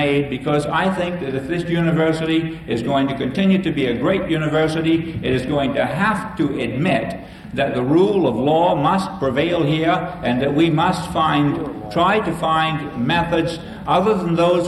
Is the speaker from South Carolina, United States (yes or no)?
yes; South Carolina, United States; accent: Southern; You know, by now I think that my accent reveals the fact that I'm from the South, and I'm from South Carolina, and I left South Carolina